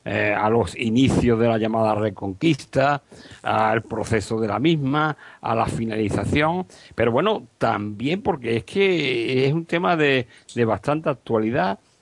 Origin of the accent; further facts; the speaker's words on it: Spain; los españoles somos españoles y no somos andalusíes.